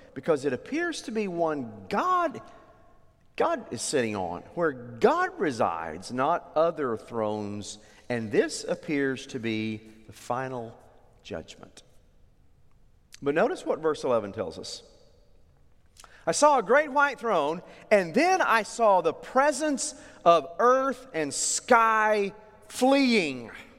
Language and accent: English; Oklahoma, United States; I've always been told no. Church I grew up in Oklahoma.